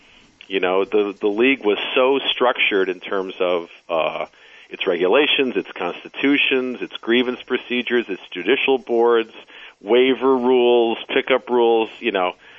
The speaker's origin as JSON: {"language": "English", "town": "New York City", "region": "New York", "country": "United States", "tie": "born or raised there", "said": "In fact, I am 3 blocks away from where I grew up right now. Cool. I grew up at 36 in Lexington."}